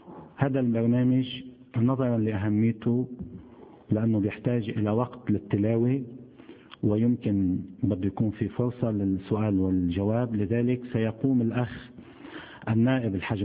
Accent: Lebanon; نحن جميعا كلبنانيين

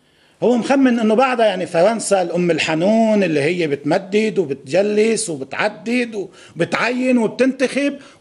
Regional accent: Lebanon; جاهزين نعمل هذا الشيء كلبنانيين.

